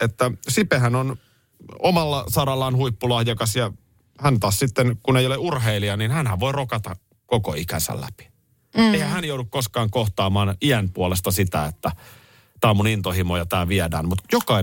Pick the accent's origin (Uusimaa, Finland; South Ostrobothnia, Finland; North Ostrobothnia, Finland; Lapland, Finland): Uusimaa, Finland; Nurmijärvi; Meillä Nurmijärvellä niin suunnistettiin suoraan röökille.